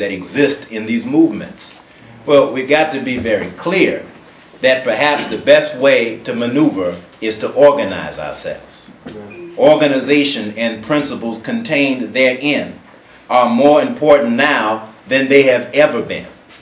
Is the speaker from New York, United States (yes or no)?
no; Los Angeles, California, United States; Growing up in Los Angeles, I can tell you, can I tell you this frankly?